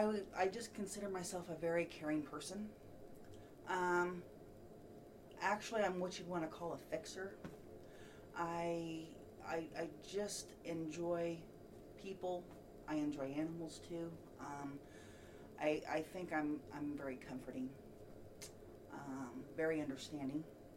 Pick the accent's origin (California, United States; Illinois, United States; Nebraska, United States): Nebraska, United States; Berea; Born and raised in, I was raised in Berea. We farmed and raised cattle. My mom and dad, my brother and sister. I'm a country girl.